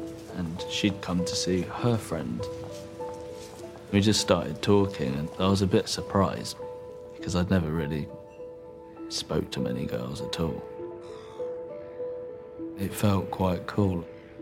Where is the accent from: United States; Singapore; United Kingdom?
United Kingdom; Bedford, East of England; I grew up in Bedford. I basically just played football.